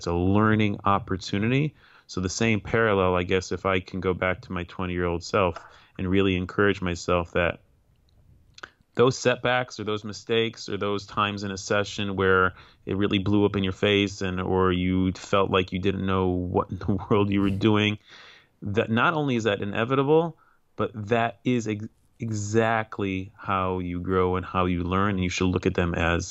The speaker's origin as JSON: {"language": "English", "town": "Chicago", "region": "Illinois", "country": "United States", "tie": "born or raised there", "said": "so I grew up in Chicago and I was a tremendous Chicago Bulls fan."}